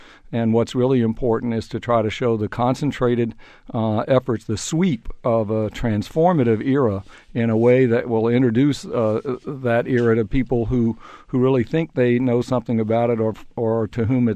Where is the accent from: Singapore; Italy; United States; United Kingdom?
United States; Atlanta, Georgia; Well, I grew up in Atlanta, segregated Atlanta, the child of a dry cleaner who was terrified of politics and scared of race relations in the segregated era.